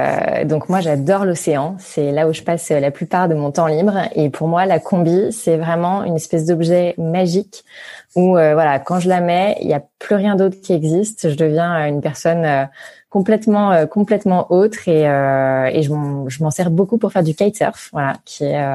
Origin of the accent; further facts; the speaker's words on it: Bordeaux, Nouvelle-Aquitaine, France; born there; Alors, je suis née à Bordeaux, mais je suis pas du tout bordelaise et ma famille non plus. Moi, j'ai une famille qui est 100% champenoise. Voilà, ma mère et mon père viennent de Reims.